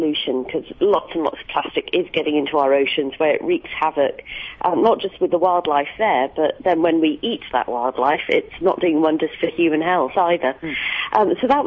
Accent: United Kingdom; making landfall back in my home country of Britain

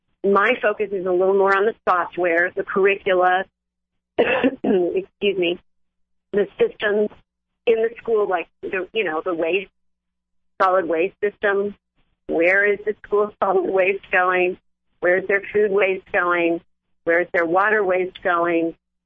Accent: California, United States; I grew up in California and Chevy grew up in Manhattan.

